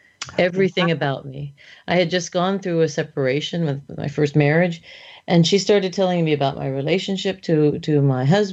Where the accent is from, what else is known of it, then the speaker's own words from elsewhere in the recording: United States; now in Germany; It's expected of American opera singers that at some point in our career we go to Europe.